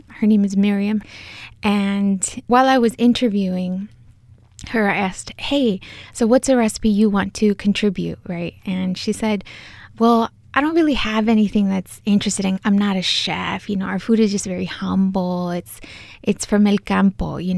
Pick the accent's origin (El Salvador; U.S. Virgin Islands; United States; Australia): El Salvador; I'm from El Salvador, a very small country